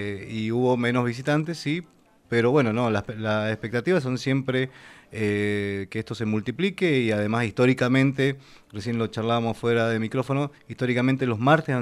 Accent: Argentina; ser reconocido como argentino

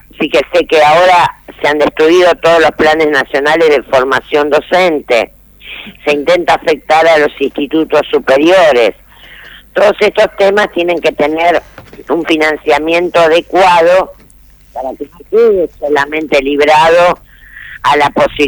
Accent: Santa Fe, Argentina; Yo soy santafesina

